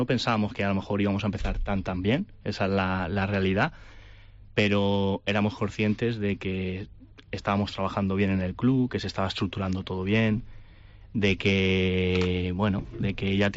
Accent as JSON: {"language": "Spanish", "town": "Alicante", "region": "Valencian Community", "country": "Spain", "said": "yo que soy de allí de Alicante"}